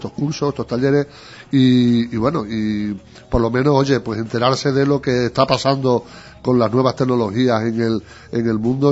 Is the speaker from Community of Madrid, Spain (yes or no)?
no; Guareña, Extremadura, Spain; estar aquí en Guareña, mi pueblo también